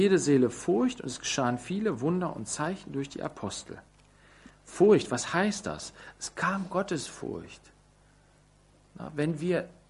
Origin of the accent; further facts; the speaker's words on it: Germany; Weil wir sind Deutsche, die meisten von uns. Also nicht alle, die hier sitzen, sind Deutsche, aber viele von uns, die wir hier sitzen, sind Deutsche und haben eine deutsche Sicherheitsmentalität.